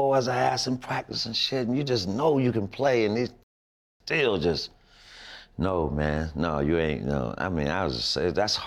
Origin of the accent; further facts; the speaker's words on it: Florida, United States; now in San Antonio, United States; I'm from Florida. I mean, I'm new in this little, I don't know, San Antonio